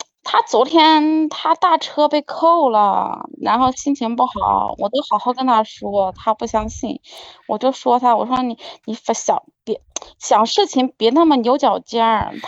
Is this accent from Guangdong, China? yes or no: no; Sichuan, China; now in Guizhou, China; 我是四川妹子，嫁到贵州的